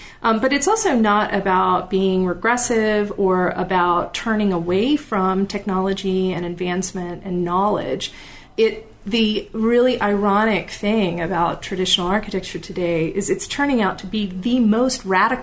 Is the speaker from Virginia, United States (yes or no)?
yes; Williamsburg, Virginia, United States; In part, I think, from growing up in Williamsburg, Virginia, where Baldwin Brass did candlesticks and decorative lighting